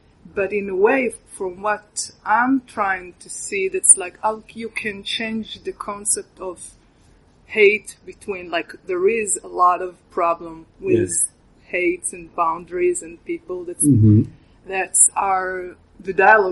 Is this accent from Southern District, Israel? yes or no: no; Tel Aviv, Tel Aviv District, Israel; You know, I come from Tel Aviv.